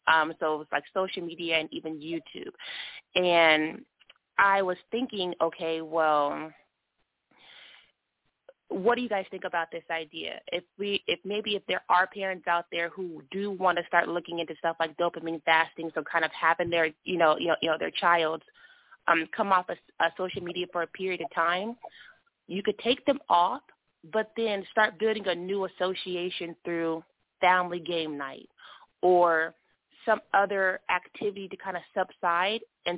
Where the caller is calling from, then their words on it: California, United States; Okay, hi, everybody. … I'm calling from California.